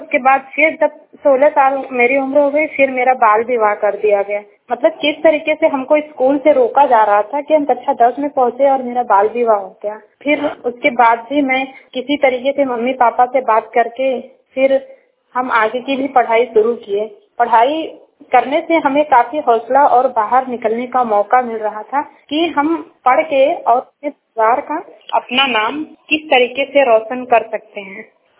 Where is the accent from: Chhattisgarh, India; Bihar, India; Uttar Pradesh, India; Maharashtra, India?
Uttar Pradesh, India; Varanasi; और हम बनारस जिला से हैं।